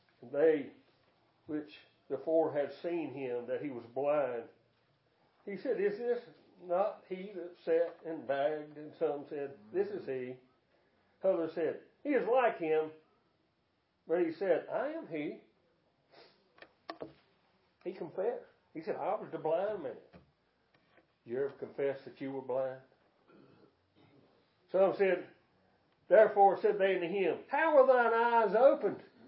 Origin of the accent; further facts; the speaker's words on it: Salisbury, North Carolina, United States; born there; They told me I was born here in Salisbury, up there, in that hospital up there, Rowan Memorial, back with Rowan Memorial Hospital. I was born over 8/4/56.